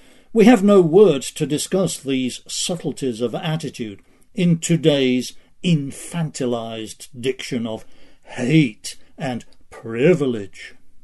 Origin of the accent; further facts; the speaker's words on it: United Kingdom; born there; One of the very minor irritations of being born British and having received a decent mid-20th century education is that I know, by instinct, forms of address that the rest of the English-speaking world is fast forgetting.